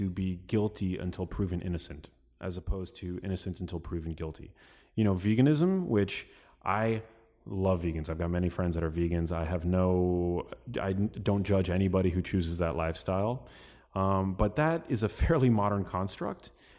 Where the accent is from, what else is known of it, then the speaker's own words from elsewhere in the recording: New York City, New York, United States; She was not a believer in organic, even though we are from New York City and my mom had access to healthy food.